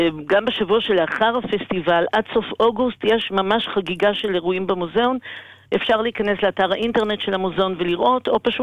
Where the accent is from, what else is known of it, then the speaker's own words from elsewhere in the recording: Jerusalem, Jerusalem District, Israel; אנחנו ירושלמים גאים.